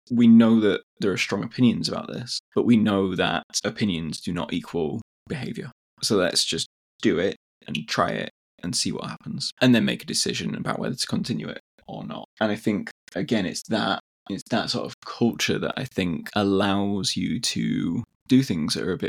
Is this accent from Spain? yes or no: no; Bradford, Yorkshire and the Humber, United Kingdom; I grew up in Bradford. It's an ex. It was an incredibly wealthy city in the 1800s of Britain during the Industrial Revolution